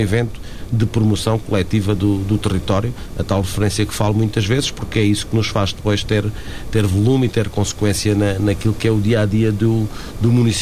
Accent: Mértola, Beja, Portugal; Eu sou de Mértola, sou ainda mais do interior de Mértola, de uma localidade muito que é Boisões, ainda mais a sul do concelho. Fiz todo o meu percurso pessoal e profissional em Mértola

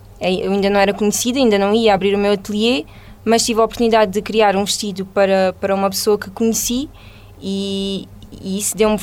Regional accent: Alentejo, Portugal; a melhor decisão mesmo foi voltar para o Alentejo e criar o meu negócio aqui, porque é daqui que eu sou e sempre tive orgulho em dizer que sou do Alentejo

